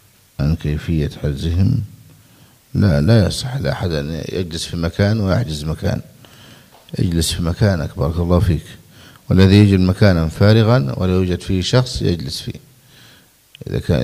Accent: Egypt; لأن هذا عندنا في مصر بعض الناس يعده من سوء الأدب

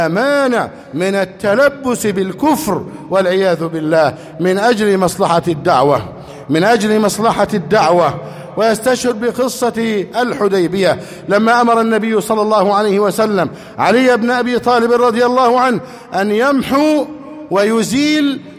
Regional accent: Egypt

